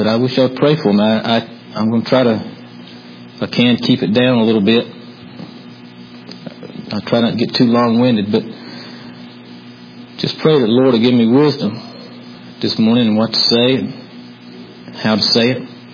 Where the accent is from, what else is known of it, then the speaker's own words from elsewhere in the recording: North Carolina, United States; I grew up in Eastern North Carolina. I was the youngest of four brothers